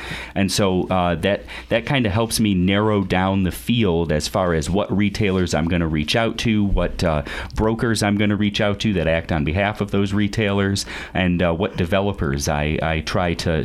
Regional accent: Toledo, Ohio, United States; I'm from Toledo, Ohio.

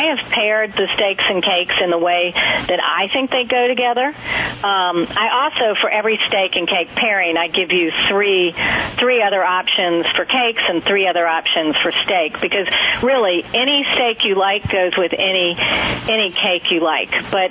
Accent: North Carolina, United States; moved away; Well, you know what happened is I grew up in North Carolina, and I moved away

